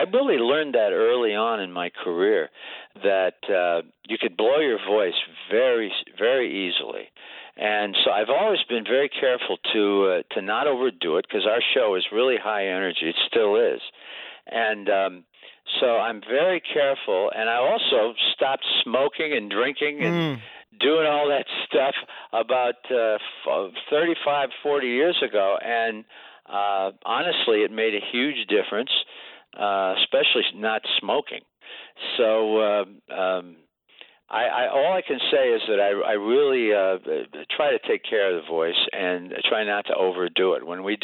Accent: Niles, Michigan, United States; also born or lived in Dayton, Ohio; now in New York City, United States; I was born in Dayton, Ohio, and I was raised in Niles, Michigan, but I've lived right across from the Ed Sullivan Theater for about the last four years

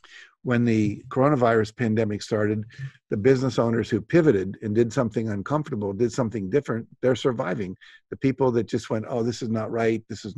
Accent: West Virginia, United States; I grew up in West Virginia.

